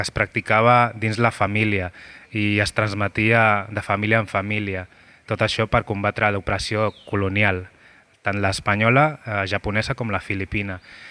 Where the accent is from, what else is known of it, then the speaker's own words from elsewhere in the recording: Barcelona, Catalonia, Spain; jo per exemple, soc filipí, ¿vale? Però he nascut aquí a Barcelona, i clar, el Cali, art marcial, fa que pugui connectar amb les meves arrels. Clar, jo a l'haver nascut aquí, això, parlo català